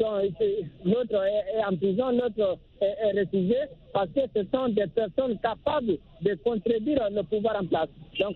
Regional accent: Guinea; en Guinée, mon pays d'origine

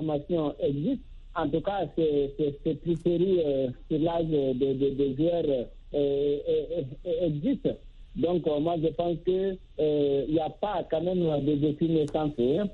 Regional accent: Guinea; now in Cameroon; contrairement à la Guinée, mon pays d'origine

